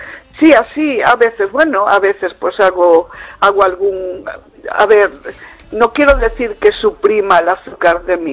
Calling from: Vigo, Galicia, Spain

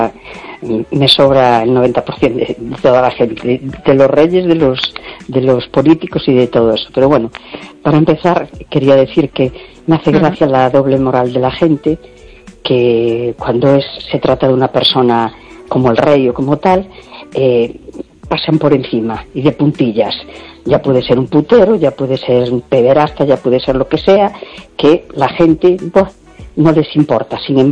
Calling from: A Coruña, Galicia, Spain; de La Coruña.

